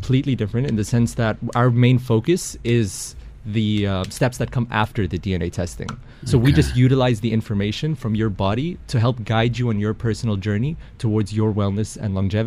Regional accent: Lebanon; I know I'm from Lebanon as well.

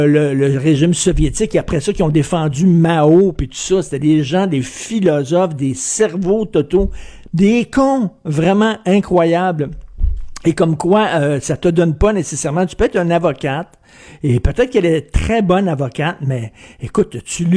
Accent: Verdun, Quebec, Canada; moi, je viens d'un milieu très, très, très populaire. Je viens de Verdun

